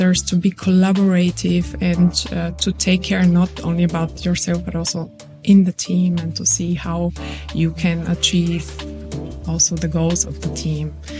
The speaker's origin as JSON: {"language": "English", "town": "Varna", "region": "Varna Province", "country": "Bulgaria", "tie": "born or raised there", "second_language": "English", "moved": "as an adult", "lives_now": "Germany", "said": "I grew up in Bulgaria, in Varna on the Black Sea, and I studied there economics. And during that time, I already traveled a lot, and I lived in 2 countries. One was Turkey and one Poland for Erasmus, as an Erasmus student."}